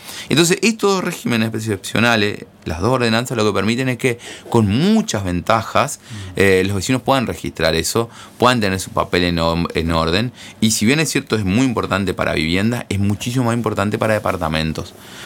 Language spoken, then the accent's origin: Spanish; Argentina; para mí, que soy argentino